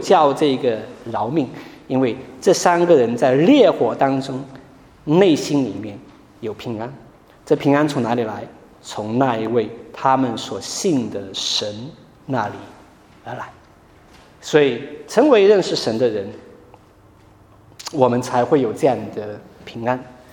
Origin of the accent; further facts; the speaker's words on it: Wenzhou, Zhejiang, China; 在温州，在我的家乡